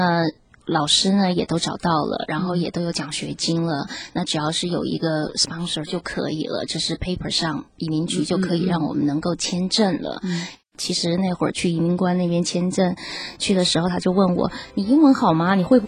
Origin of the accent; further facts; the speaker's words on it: Shenyang, Liaoning, China; 我在辽宁省，辽宁省沈阳。从小其实我父母他们就是学音乐的，所以我在这个环境下来成长的。其实从小啊都是接受无神论的教育